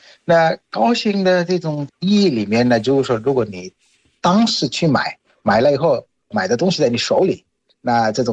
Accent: Bangladesh; Chinese is a second language; 现在我回到现在话题，回到我的老家孟加拉国

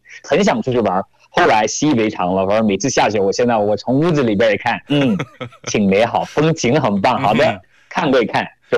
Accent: Cameroon; Chinese is a second language; now in China; 我虽然在中国已经这么多年，都快七年了，但是每当冬季，我真的会很头大，因为我们那边实际上就是喀麦隆嘛，我们是热带

